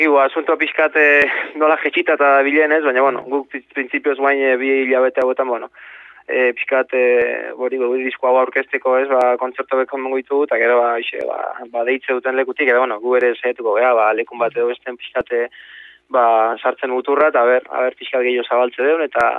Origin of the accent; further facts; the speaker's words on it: Azpeitia, Basque Country, Spain; hasi ginen hemen Azpeitin, gure herrian